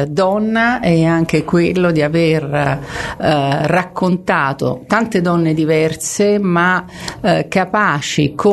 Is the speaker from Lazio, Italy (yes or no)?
yes; Bolsena, Lazio, Italy; Certo, perché sono cresciuta a Bolsena.